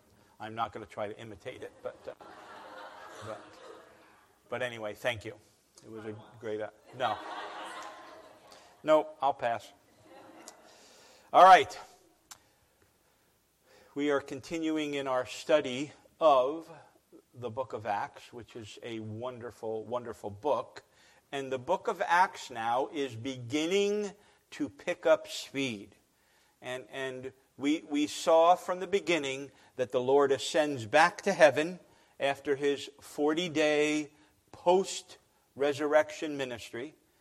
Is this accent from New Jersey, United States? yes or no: yes; New Jersey, United States; Oh, I'm from New Jersey, and being from New Jersey, believe it or not, we are from a very rural area of New Jersey. It's no longer rural, but it was when we were growing up.